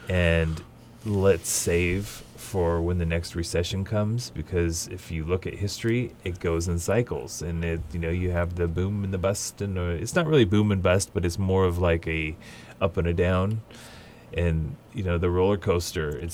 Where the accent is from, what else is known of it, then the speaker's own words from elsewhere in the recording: McKinleyville, California, United States; I am from McKinleyville.